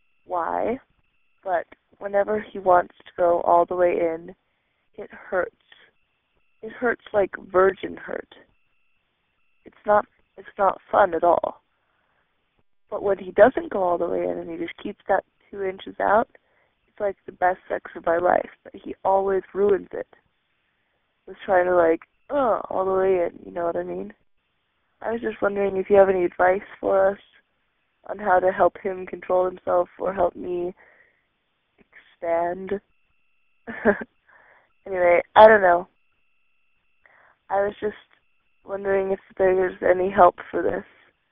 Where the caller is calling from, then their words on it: Kansas City, Kansas, United States; I am 17. I'm calling from Kansas City, Kansas.